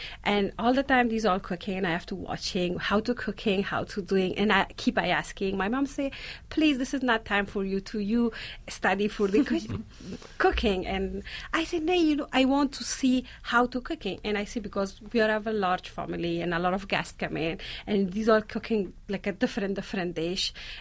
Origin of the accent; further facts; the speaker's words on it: Kabul, Afghanistan; I grew up in Kabul, mm-hmm. which is capital of Afghanistan, yes.